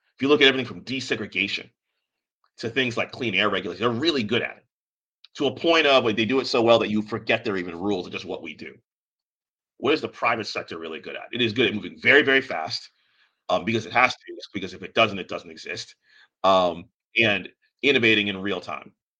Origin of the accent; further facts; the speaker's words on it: Maryland, United States; I think about, during in my home state of Maryland, during the deepest parts of the pandemic